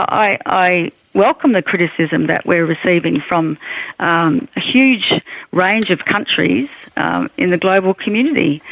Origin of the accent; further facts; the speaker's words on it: Australia; As an Australian citizen, I'm ashamed of our government's policy regarding asylum seekers.